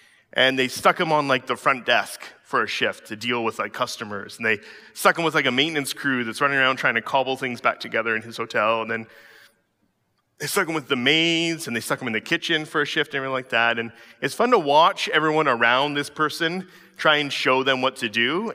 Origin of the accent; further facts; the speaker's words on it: Coquitlam, British Columbia, Canada; And I said, oh, I grew up in Coquitlam.